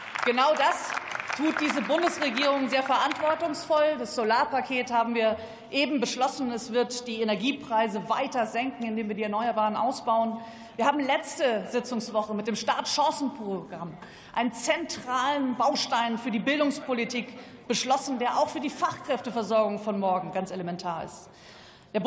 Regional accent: Baden-Württemberg, Germany; Ich komme aus Baden-Württemberg.

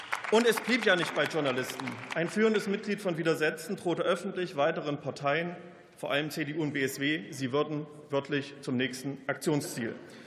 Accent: Erfurt, Thuringia, Germany; ich war an diesem Wochenende zu Hause. Zu Hause in meiner Heimatstadt Erfurt.

